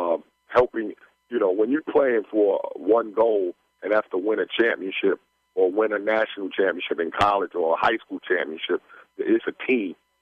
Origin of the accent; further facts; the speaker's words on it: Queens, New York, United States; I played all over in every borough. I was from Queens. I played in Harlem, Manhattan, Brooklyn, Bronx.